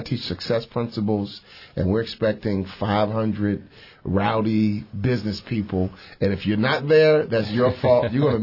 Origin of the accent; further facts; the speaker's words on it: Chicago, Illinois, United States; even though I grew up in Chicago, the hotbed of, you know, high school basketball, it still was a journey.